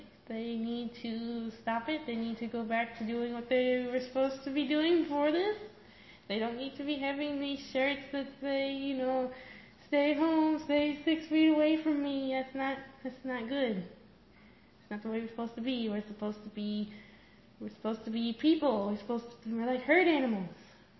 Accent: Texas, United States; I'm homeschooled, and I'm from Texas, and what else did you say?

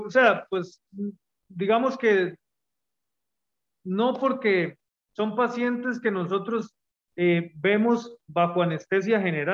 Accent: San José, Costa Rica; born there; now in Heredia, Costa Rica; nací en San José el 31 de agosto de 1979.

